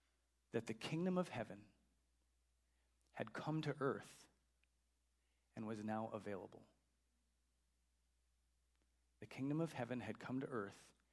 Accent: Chicago, Illinois, United States; I confess before all of you that I grew up a Chicago Bears fan. I grew up in Chicago.

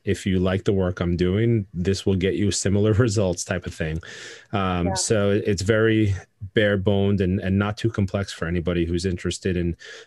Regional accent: New York, United States; I was born and raised in New York.

